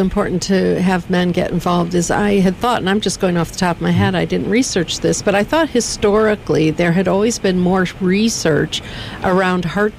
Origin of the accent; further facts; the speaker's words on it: Michigan, United States; I'm from Michigan, John. I can take it.